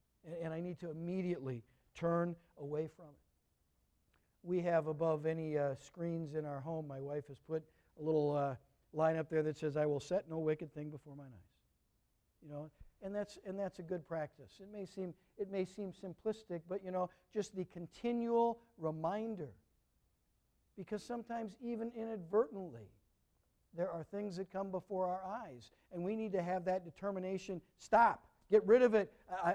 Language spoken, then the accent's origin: English; Minnesota, United States; where I grew up in Minnesota, if you went out into any kind of unmaintained field, there would be cockle burrs.